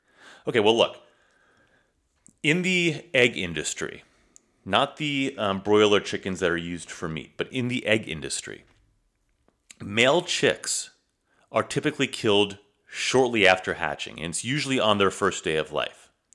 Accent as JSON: {"language": "English", "country": "United States", "tie": "born or raised there", "said": "just because we grew up in America, we were, raised in America with American values that dogs are pets and not food"}